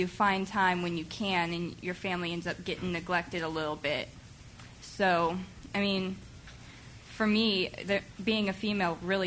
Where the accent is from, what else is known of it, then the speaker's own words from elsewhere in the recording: Fort Riley, Kansas, United States; born there; I was an Army brat. I was born in Fort Riley, Kansas. So military life was the only thing I really ever experienced.